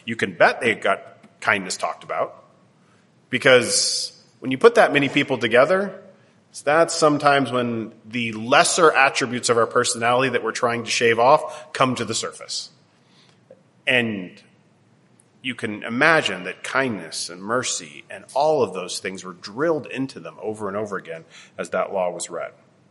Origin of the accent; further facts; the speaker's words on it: Canada; growing up in Canada, kindness is a really big thing.